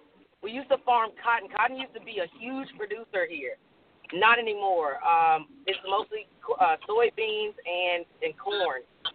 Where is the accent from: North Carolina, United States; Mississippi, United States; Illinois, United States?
Mississippi, United States; I'm from Mississippi, and I just wanted to speak on a point that Wayward always brings up about the Asians.